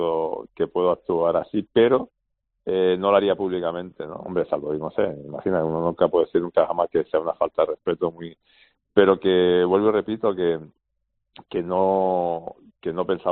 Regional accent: Canary Islands, Spain; Y luego que los que somos canarios sabemos que a las 10 de la mañana hace sol por todo nuestro viento

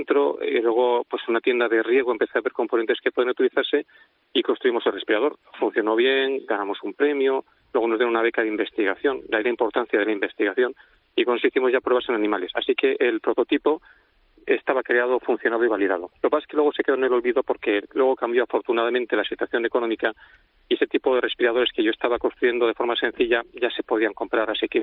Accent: Spain; no me lo digas dos veces que soy español

